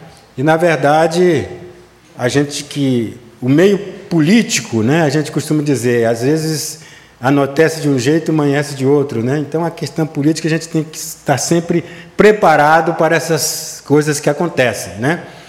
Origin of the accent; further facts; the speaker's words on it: Bahia, Brazil; now in Conceição da Barra, Brazil; Sou da Bahia, mas me considero barrense porque desde 73 eu moro aqui.